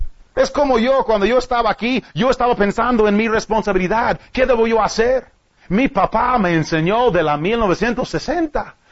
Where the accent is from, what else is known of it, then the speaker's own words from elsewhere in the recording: United States; Spanish is a second language; Pero yo soy un gringo. Yo no soy mexicano.